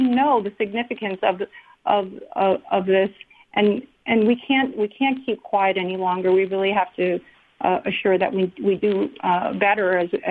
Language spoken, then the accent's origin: English; United States; And again, I'm all about freedom of choice. I'm an American.